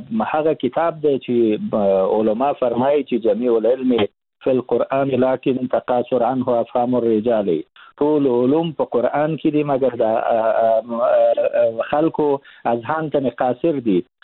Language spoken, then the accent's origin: Pashto; Afghanistan